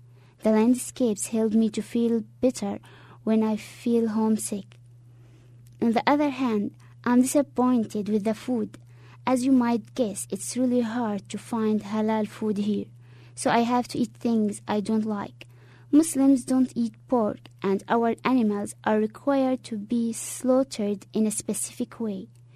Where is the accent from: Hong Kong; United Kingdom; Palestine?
Palestine; English is a second language; now in United States; I'm from Palestine. I'm 20 years old.